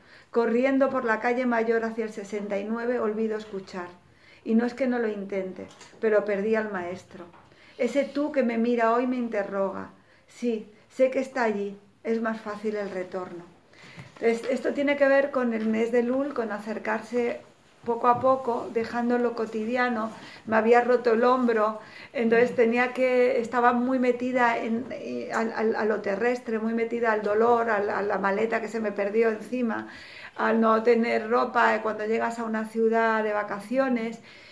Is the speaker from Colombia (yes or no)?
no; Morocco; now in Spain; En mi caso, como sabéis todos, pues vengo del norte de Marruecos. Nuestra generación es una generación que llega por primera vez a España